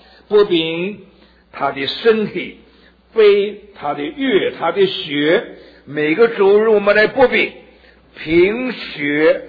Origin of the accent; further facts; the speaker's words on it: China; 我是中国人的哈